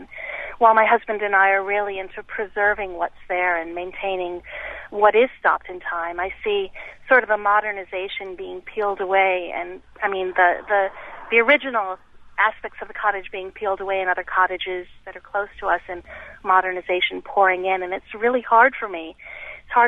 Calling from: Schroon Lake, New York, United States; Yeah, I'm actually calling from Schroon Lake, New York, but our cottage is in Paradox Lake, which is up the road.

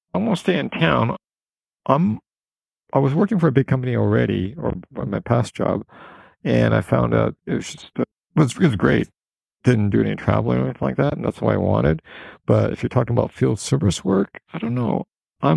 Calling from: Canada; calling from Canada.

